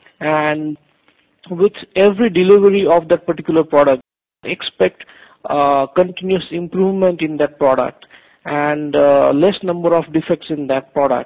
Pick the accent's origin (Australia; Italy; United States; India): India; English is a second language; For me, as an Indian, the reasonable working day starts from 9 and ends at 6 o'clock. But again, that concept is no more in India as well, since India is also progressing a lot.